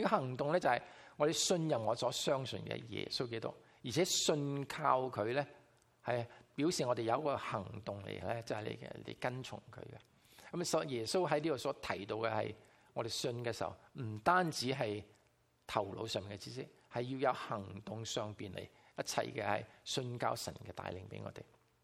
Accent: Guangdong, China; 就不是只是单在我们广东人当中，所以不要限于这个言语

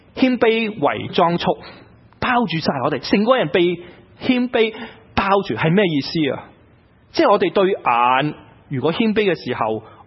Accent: United States; 这个世界觉得我们美国人是骄傲的，傲慢的。

